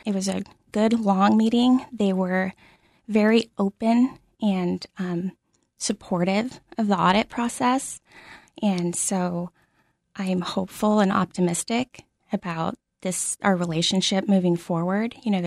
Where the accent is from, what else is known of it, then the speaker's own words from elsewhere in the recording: Santa Ana, California, United States; I grew up in Southern California in a largely Latino area called Santa Ana.